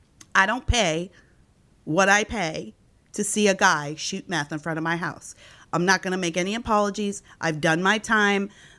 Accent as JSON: {"language": "English", "town": "Gary", "region": "Indiana", "country": "United States", "said": "we came from Gary, Indiana, where like the police blotter is like five people murdered last night."}